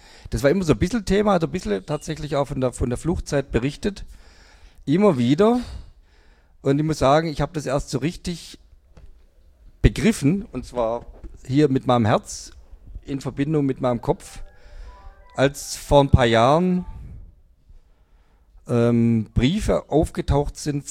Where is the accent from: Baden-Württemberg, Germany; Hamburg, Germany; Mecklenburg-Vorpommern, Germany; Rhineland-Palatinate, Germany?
Baden-Württemberg, Germany; Kornwestheim; ich bin in Kornwestheim aufgewachsen